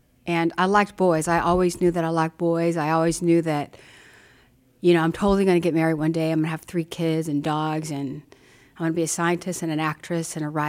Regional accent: California, United States; I love sports. I am from Cali after all.

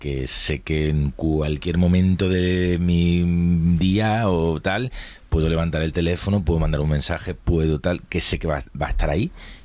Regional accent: Málaga, Andalusia, Spain; now in Madrid, Spain; yo me fui de mi ciudad de origen, pues ha sido muy necesario en mi vida. Uh-huh. En Madrid, si no, me habría dado algo chungo, me habría vuelto a Málaga, seguro.

